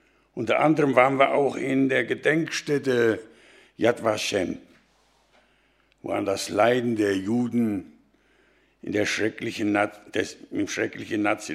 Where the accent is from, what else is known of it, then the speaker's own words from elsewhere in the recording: Hilchenbach, North Rhine-Westphalia, Germany; ich komme aus Hilchenbach, bin Laienprediger und ehrenamtlicher Prediger für im Gemeinschaftsverband.